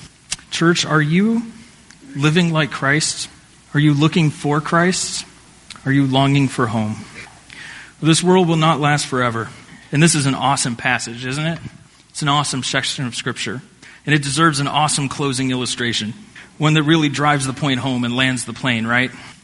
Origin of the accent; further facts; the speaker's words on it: Indiana, United States; This one comes from my home state of Indiana.